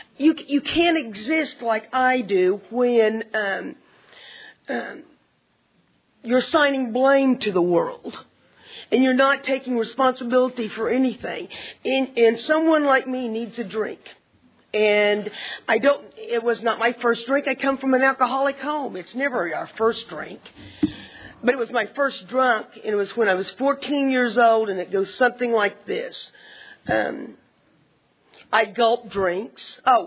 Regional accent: Oklahoma, United States; I'm Cherokee Indian. Pretty much if you're born in Oklahoma, There's blondes on the roll. I come from northeastern Oklahoma

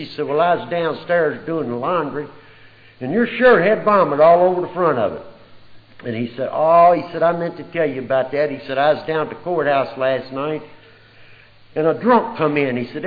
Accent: Louisville, Kentucky, United States; born there; I was born in Louisville, Kentucky.

